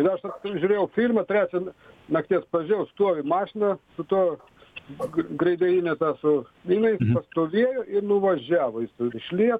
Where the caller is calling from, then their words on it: Klaipėda, Klaipėda County, Lithuania; Labą dieną, aš iš Klaipėdos